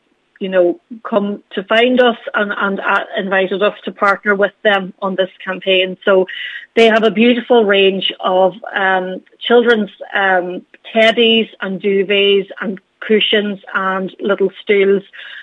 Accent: Castlefin, Ulster, Ireland; moved away as an adult; now in Dublin, Ireland; I grew up in Castlefin. I went to St. Columbus in Stranorlar, and then moved down to Dublin to go to university in UCD

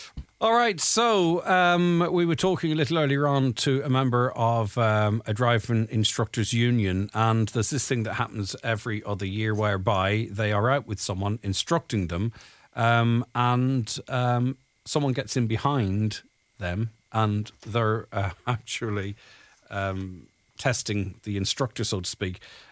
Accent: Ireland; I can't get medical card, right. I'm Irish. It means I'm means tested.

